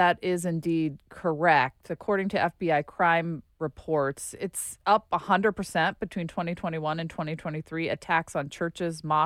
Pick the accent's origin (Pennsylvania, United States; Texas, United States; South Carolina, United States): Pennsylvania, United States; Pittsburgh; synagogue attack hit me deeply because it was in Pittsburgh and 11 people died there. Mm-hmm. That's my hometown.